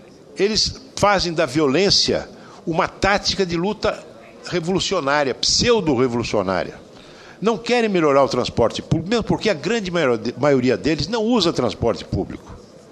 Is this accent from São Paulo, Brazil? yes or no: yes; São José do Rio Preto, São Paulo, Brazil; born there; Realmente nasci em São José do Rio Preto, onde fui batizado e registrado no registro civil